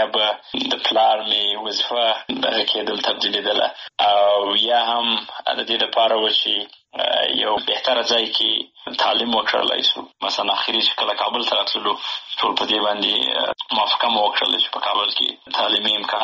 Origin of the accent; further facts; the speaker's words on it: Helmand, Afghanistan; also born or lived in Bagram / Pakistan / Kandahar / Nangarhar; زه په باګرام کې پیدا شوی یم او وروسته د هغې نه فامیل هجرت ته اړ شوی وو پاکستان ته تللی وو د یو څه موده وری وخت د هغې نه وروسته بیا بېرته راغلي یو په هلمند کې نو خاپوړي مې په هلمند کې کړي دي